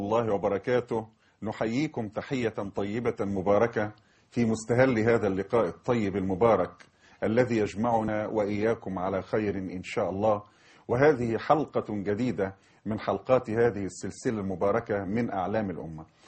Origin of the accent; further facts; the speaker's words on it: Egypt; بالنسبة لنا إحنا كمصريين بالذات يا جماعة